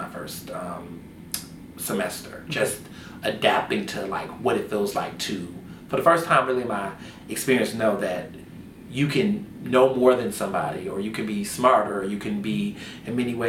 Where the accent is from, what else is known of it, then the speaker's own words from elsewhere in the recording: the South, United States; Growing up in the South, you know, I was in a school with mostly black and brown kids, mostly African American and Latinx, you know, kids.